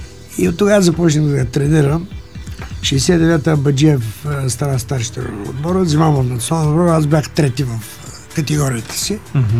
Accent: Sliven, Sliven Province, Bulgaria; Като малък, аз съм от Сливен, тренирах малко гимнастика

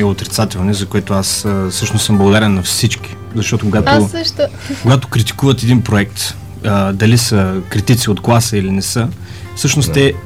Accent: Burgas, Burgas Province, Bulgaria; Значи истината е така, че целият екип сме от Бургас.

